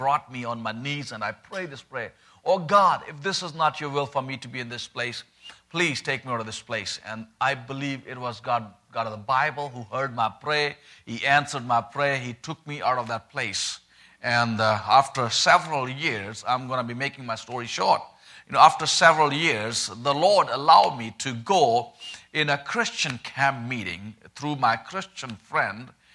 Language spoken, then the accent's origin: English; Pakistan; first language Punjabi; English is a second language; I was born right in the middle of the country, grew up there, and as I was growing up in Pakistan, went in a government school, public school, where Islamic studies is compulsory.